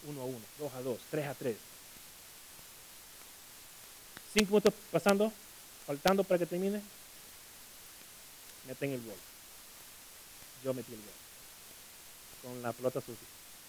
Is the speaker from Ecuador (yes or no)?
yes; Ecuador; yo crecí en el Ecuador y no tenía una pelota de fútbol.